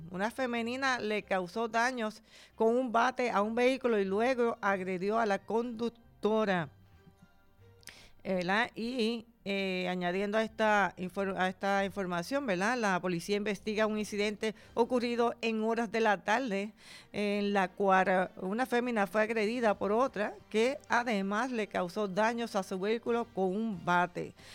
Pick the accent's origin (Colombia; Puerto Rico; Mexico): Puerto Rico; porque sabemos que somos aquí, los puertorriqueños